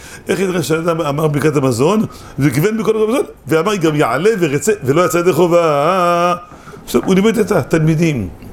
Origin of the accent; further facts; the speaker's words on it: Holon, Tel Aviv District, Israel; אני אומר בחולון, אני מחולון